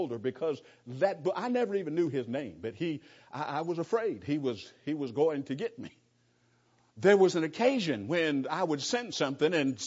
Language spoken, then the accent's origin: English; Santa Monica, California, United States; When I was a boy, I grew up in Santa Monica, California, and there was a bully in my neighborhood.